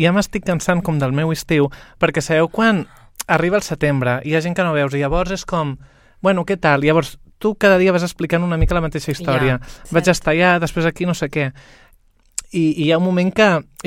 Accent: Vilassar d'Alt, Catalonia, Spain; Jo no soc barceloní, soc de Vilassar d'Alt.

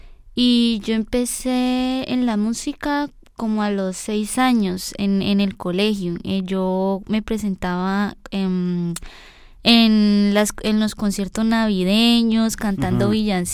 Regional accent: Ginebra, Valle del Cauca, Colombia; moved away; en Colombia, como venía diciendo, yo vivía en un pueblito y yo amo mi pueblo, Ginebra, o sea, es una cosa, es muy bonito

